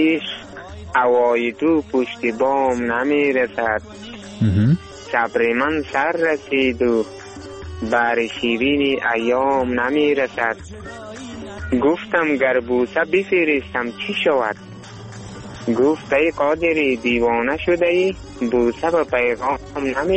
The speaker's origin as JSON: {"language": "Persian", "country": "Afghanistan", "said": "همه ما شما افغان هستیم"}